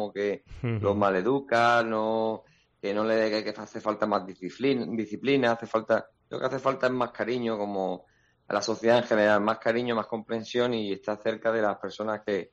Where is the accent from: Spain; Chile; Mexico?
Spain; somos 7 españoles